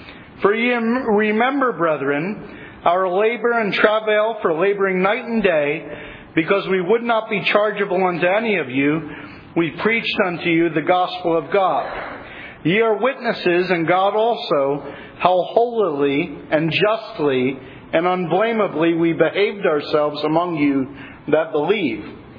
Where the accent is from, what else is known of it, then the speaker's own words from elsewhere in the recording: Reading, Pennsylvania, United States; I'm from Reading, Pennsylvania.